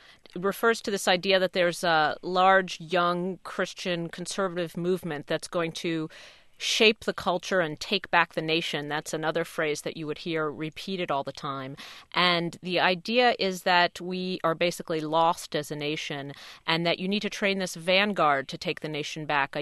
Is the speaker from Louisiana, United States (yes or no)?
no; New York, United States; also born or lived in Israel; I mean, I'm Jewish and I was born in Israel and I grew up in New York, so very little similarity.